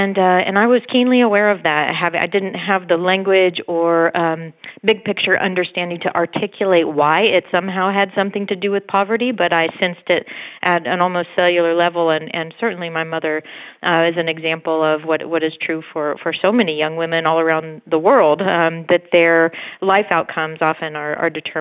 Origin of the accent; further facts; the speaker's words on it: Kansas, United States; most of my upbringing was on a wheat and cattle farm about 30 miles west of Wichita. And just for your listeners, Wichita is the largest city in Kansas, which is a overwhelmingly rural state.